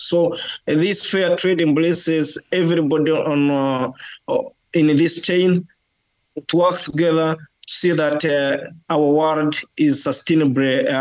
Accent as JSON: {"language": "English", "country": "Uganda", "second_language": "English", "lives_now": "Ireland", "said": "Yeah, I'm from Uganda. We do tea, we grow tea. I'm a producer from Sub-Saharan Africa, where we grow tea."}